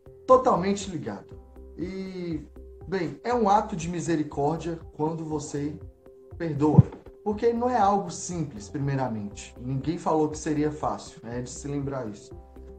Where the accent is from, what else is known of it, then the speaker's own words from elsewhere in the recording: Montes Claros, Minas Gerais, Brazil; Sou de Montes Claros, norte de Minas Gerais. … para quem estiver chegando agora. Sou estudante de engenharia, sou trabalhador espírita daqui da minha região